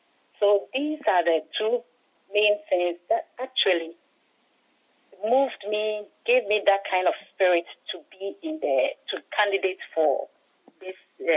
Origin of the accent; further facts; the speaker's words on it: Ghana; now in Germany; Actually, I come from Ghana